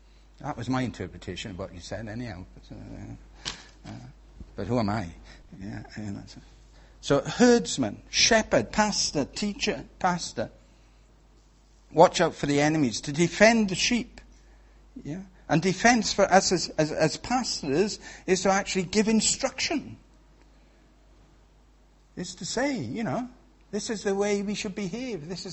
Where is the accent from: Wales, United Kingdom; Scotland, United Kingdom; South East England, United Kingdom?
Wales, United Kingdom; accent: Welsh; When I say pastor, people always think about food. That's my Welsh accent.